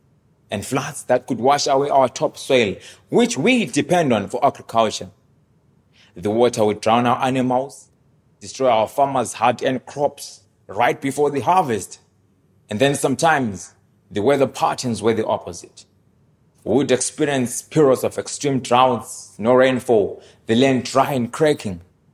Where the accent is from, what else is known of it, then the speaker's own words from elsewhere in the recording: Victoria Falls, Matabeleland North, Zimbabwe; I grew up in Chinotimba Township, a poor part of our region where many are struggling.